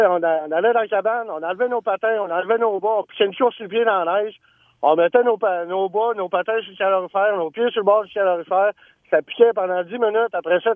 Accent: Quebec, Canada; moi, là, je suis un gars de la campagne, je viens de la Binière, OK?

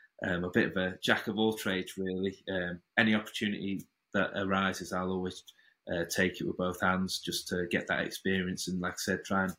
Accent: Nottingham, East Midlands, United Kingdom; So I'm from Nottingham. So that's East Midlands, probably about 2 hours from Liverpool, 2 hours from London.

